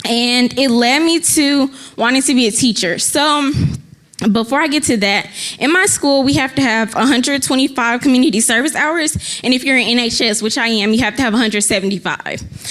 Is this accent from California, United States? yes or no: no; Dallas, Texas, United States; Okay, so I was born on April 9th, 2005, and I was raised here in Dallas, Texas.